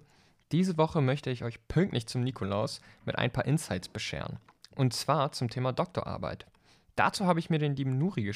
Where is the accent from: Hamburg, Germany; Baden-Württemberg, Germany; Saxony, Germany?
Hamburg, Germany; Ich komme ja auch aus dem Hamburger Osten.